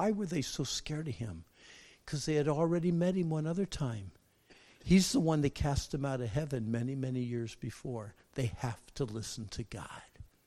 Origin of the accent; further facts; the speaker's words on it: Pennsylvania, United States; I was actually born and raised in Pennsylvania.